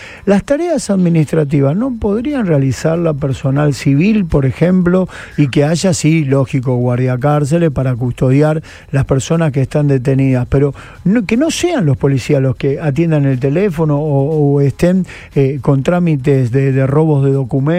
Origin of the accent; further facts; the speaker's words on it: Rosario, Santa Fe, Argentina; Nos queda la sensación, como rosarinos, como vecinos, que nunca el gobierno nacional tomó conciencia de lo que estamos viviendo en Rosario.